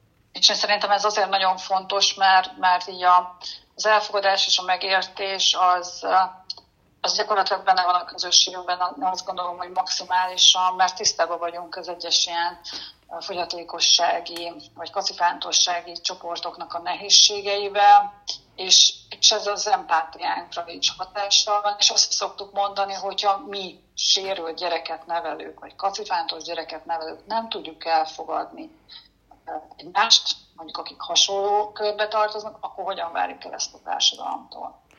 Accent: Érd, Pest, Hungary; mi érdiek vagyunk, egy Budapesthez közeli 76.000-es vagy 80.000-es nagyváros

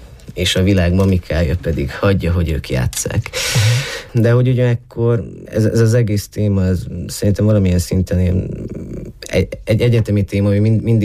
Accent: Szabolcs-Szatmár-Bereg, Hungary; now in Romania; A határ túlfeléről, Magyarországról, Fehérgyarmatról, pontosabban mellette egy kis faluból. Ez Szatmár-Németitől 40 kilométerre van a határ mellett.

